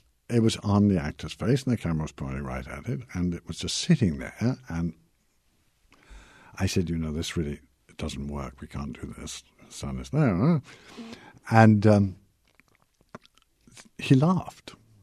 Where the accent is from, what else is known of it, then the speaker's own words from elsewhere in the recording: Canada; born there; And I was born in Canada